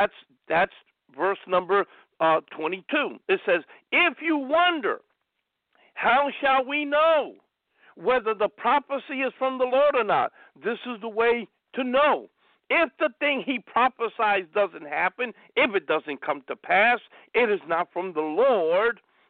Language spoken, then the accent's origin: English; New York, United States; this one pertains to my home state. He's talking about New York.